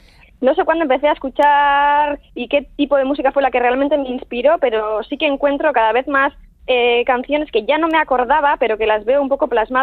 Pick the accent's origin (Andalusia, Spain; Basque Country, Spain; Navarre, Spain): Basque Country, Spain; first language Basque; Spanish is a second language; Yo creo que, por ejemplo, euskera es mi madre, o sea, mi madre. mi idioma materno.